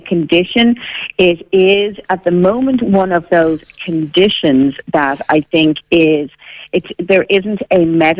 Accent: Ireland; I think as Irish people, we're great for having cups of tea and chats.

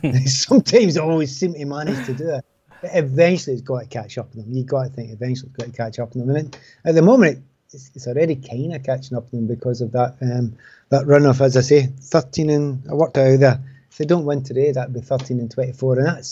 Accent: Glasgow, Scotland, United Kingdom; we come from the East End of Glasgow and we've got a lot in common.

